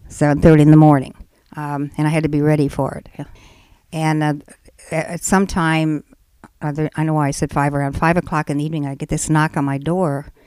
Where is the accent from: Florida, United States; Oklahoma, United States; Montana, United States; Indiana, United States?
Indiana, United States; South Bend; I am from South Bend.